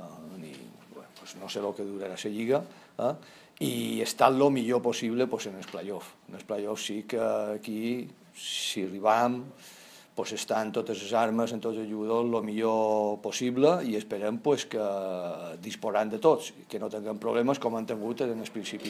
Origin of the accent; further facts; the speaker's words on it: Balearic Islands, Spain; aquí a Son Moix, com a mallorquí, a Palma